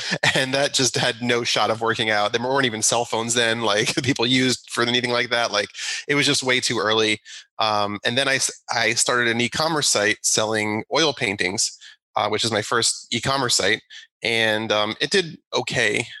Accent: New Jersey, United States; now in Long Island, United States; So I grew up in New Jersey, and then I moved in with my wife in the city in Manhattan, East Village, for a while.

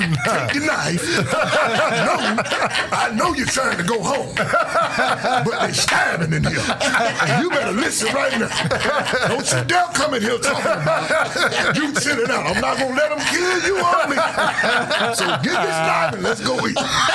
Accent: Atlanta, Georgia, United States; I'm from Tech Wood Projects. I'm from Fur Projects in the United States.

